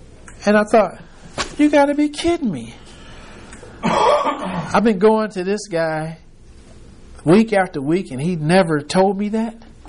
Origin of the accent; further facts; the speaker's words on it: Detroit, Michigan, United States; We are in the South. Well, I was from Detroit, so that's what they say.